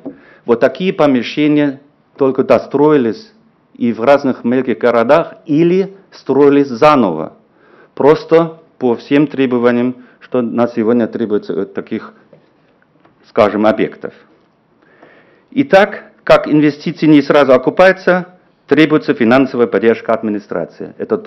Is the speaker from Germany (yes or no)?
yes; East Germany, Germany; Russian is a second language; я сам, извиняюсь, из Восточной Германии